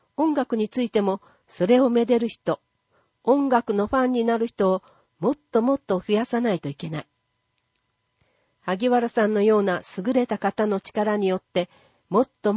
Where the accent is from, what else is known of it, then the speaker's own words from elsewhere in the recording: Hiroshima, Japan; 私自身も高校まで広島で育ってきて、温かいお客様に囲まれて成長できたことは、かけがえのない宝物です。